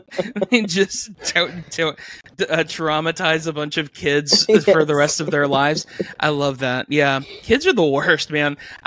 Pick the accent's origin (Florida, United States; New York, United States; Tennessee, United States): Florida, United States; Miami; In fact, this is not shocking me at all because I'm Cuban. I live in Miami and I grew up in Little Havana.